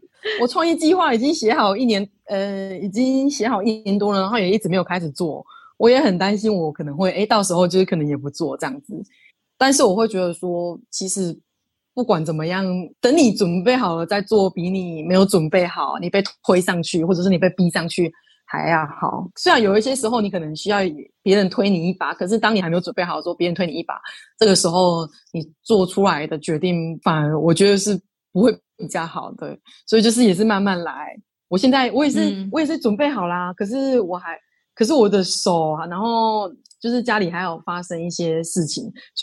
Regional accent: Taiwan; 因为我就离开台湾一年嘛，然后再加上我从小都是住在外面

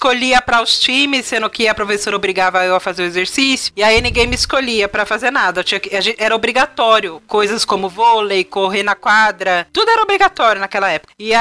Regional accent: São Paulo, Brazil; E eu sou nascida e criada de São Paulo, mas eu não falava muito.

